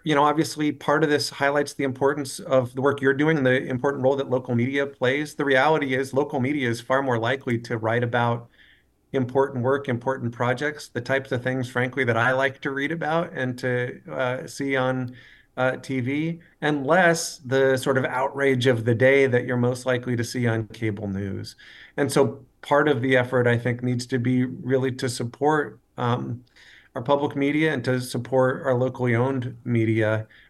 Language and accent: English; Port Angeles, Washington, United States; You know, I grew up in Port Angeles. I was in high school when the timber industry took it on the chin and saw a lot of my friends' parents lose their jobs.